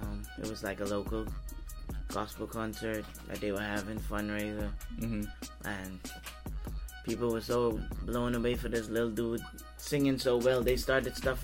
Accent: Bahamas; I'm from the Bahamas, actually.

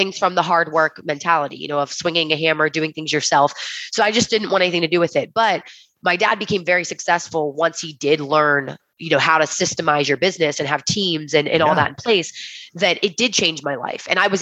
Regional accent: Ohio, United States; So, sometimes I say I'm from Pittsburgh, sometimes I say I'm from Ohio, but I was raised in the state of Ohio.

